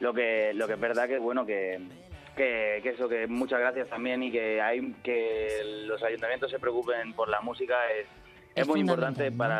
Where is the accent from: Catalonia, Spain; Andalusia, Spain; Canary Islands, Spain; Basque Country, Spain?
Catalonia, Spain; Reus; Porque nosotros somos de Reus, Tarragona